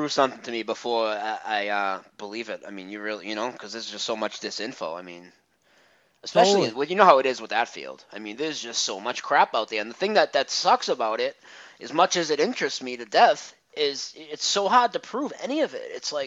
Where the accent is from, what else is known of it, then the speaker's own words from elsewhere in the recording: United States; a lot of us Americans, and I'm an American, okay